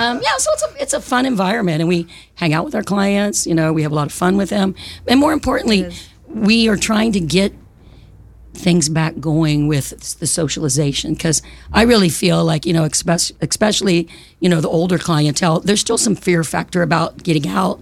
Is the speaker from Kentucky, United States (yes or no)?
yes; Kentucky, United States; Yeah, and I have a bachelor's in physical education out of Kentucky. I'm from Kentucky.